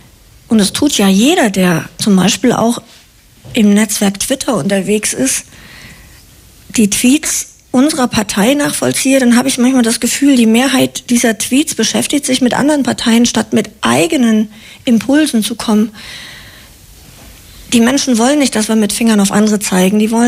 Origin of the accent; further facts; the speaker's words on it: Flensburg, Schleswig-Holstein, Germany; wir stammen beide aus Flensburg